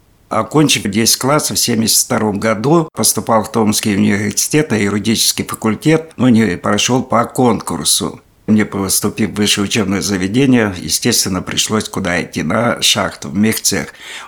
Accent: Berezovsky, Russia; born there; Родился я в 1954 году, 20 января, в городе Березовском.

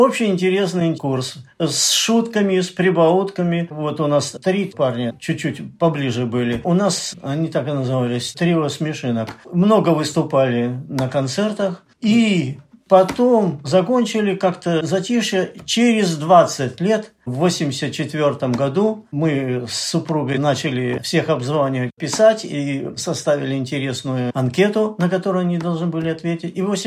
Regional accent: Siberia, Russia; Я, как говорится, сибиряк, Заполярье

